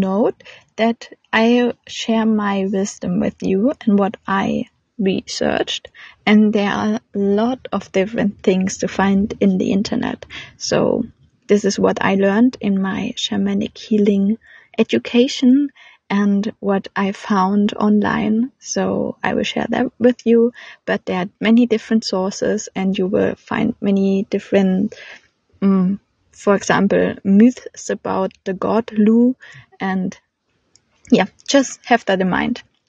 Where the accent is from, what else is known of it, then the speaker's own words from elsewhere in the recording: Germany; English is a second language; I'm 27, and as you can hear, I'm not English, I'm from Germany.